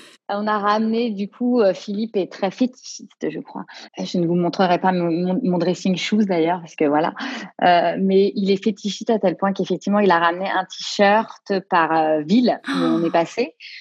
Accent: Miami, Florida, United States; Mais vous venez d'où ? Bah, on vient de Miami.

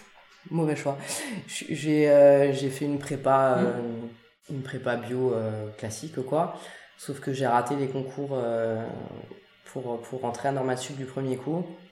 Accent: Paris, Île-de-France, France; J'ai grandi à Paris. Je suis pas du tout issue du milieu agricole.

